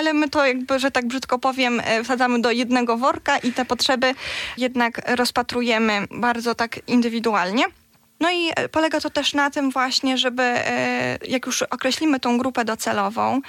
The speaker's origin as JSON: {"language": "Polish", "town": "Goniądz", "region": "Podlaskie Voivodeship", "country": "Poland", "said": "w liceum przyszłam tutaj do Białegostoku, bo nie jestem stąd, pochodzę z małej miejscowości Goniąc, tutaj niedaleko."}